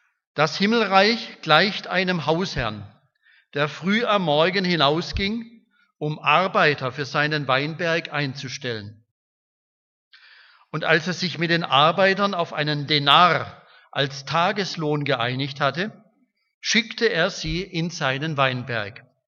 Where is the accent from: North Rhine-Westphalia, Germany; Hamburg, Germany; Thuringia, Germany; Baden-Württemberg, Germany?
Baden-Württemberg, Germany; Pforzheim; ich komme aus Pforzheim, war schon beim Männertreffen vorgestern